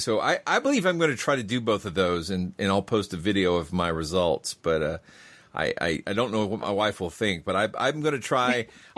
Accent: United States; as an American skeptic, though, I was disappointed

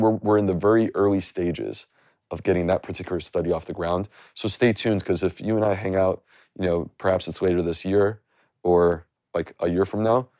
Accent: United States; I grew up like 90 minutes from the border

